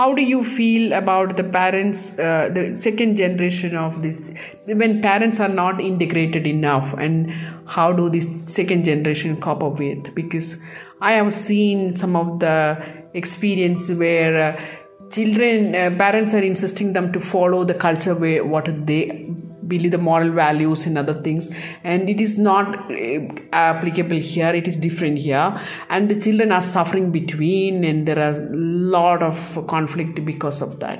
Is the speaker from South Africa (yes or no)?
no; India; People often ask me where I am from, and when I tell them I am from India